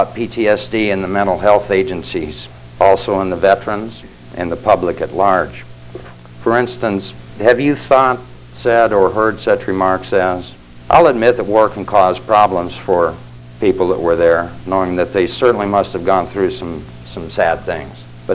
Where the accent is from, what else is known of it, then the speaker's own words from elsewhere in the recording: Pasadena, California, United States; born there; I was born in Pasadena, California. It's the home of the Rose Parade.